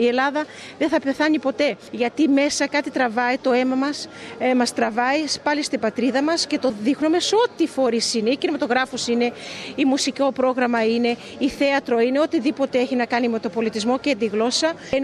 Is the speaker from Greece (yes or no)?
no; Australia; Εγώ, που δεν γεννήθηκα φυσικά στην Αυστραλία, αλλά ήρθε πάρα πολύ μικρή, μεγάλωσα σε αυτή τη χώρα